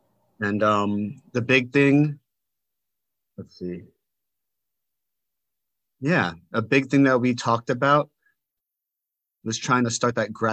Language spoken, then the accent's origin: English; New York, United States; I'm from New York.